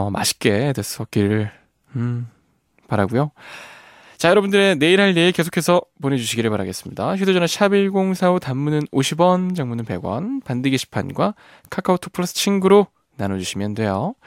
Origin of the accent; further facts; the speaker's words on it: Jindo, South Jeolla, South Korea; 저의 고향, 어머님의 고향 진도입니다.